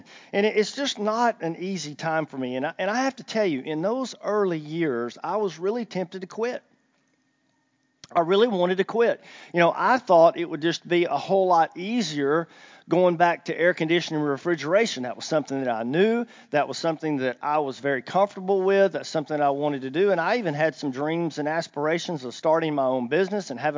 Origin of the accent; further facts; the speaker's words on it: Henderson, Texas, United States; now in Arkansas, United States; I did not grow up in Arkansas. I grew up in Texas. That's where I was from, northeast Texas, a little town called Henderson, and I moved there.